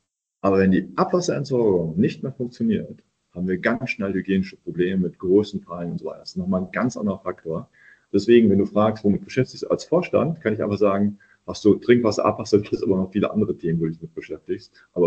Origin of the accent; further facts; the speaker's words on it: North Rhine-Westphalia, Germany; ich bin Sauerländer, ich komme direkt aus dem Mittelgebirge